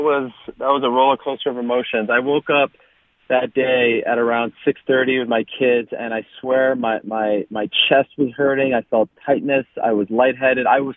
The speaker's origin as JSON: {"language": "English", "country": "Canada", "tie": "born or raised there", "said": "the prodigal son from my home country of Canada"}